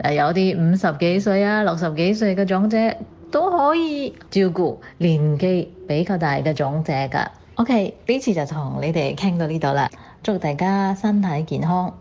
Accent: Singapore; 我是新加坡的

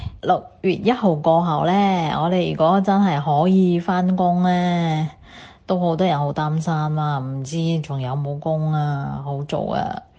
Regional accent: Singapore; 對我哋新加坡人嚟講咧

